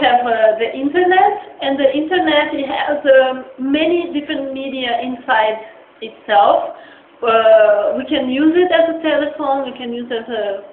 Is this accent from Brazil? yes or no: yes; Brazil; they say that I am from Brazil and I research art and collaboration